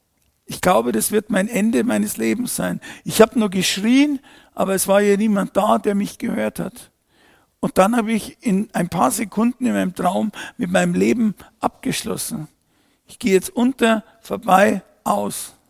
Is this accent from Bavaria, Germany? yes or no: yes; Bavaria, Germany; Heute bin ich zurück zu dem, wo ich aufgewachsen bin, in einem gut bürgerlichen Elternhaus in der Nähe von München.